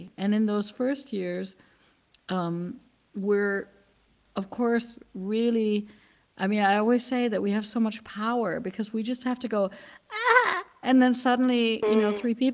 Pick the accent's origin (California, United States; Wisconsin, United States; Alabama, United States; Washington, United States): Wisconsin, United States; Where I come from Wisconsin, and so when we had thunderstorms, you know, the lights, we'd lose electricity